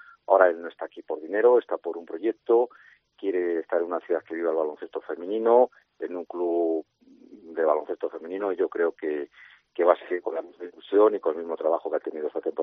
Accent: Salamanca, Castile and León, Spain; como salmantino, pues muy orgulloso del equipo de mi ciudad.

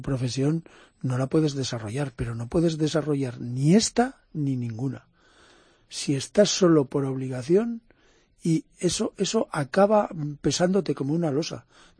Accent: Canfranc, Aragon, Spain; born there; Yo nací en Canfrán, en el Pirineo aragonés.

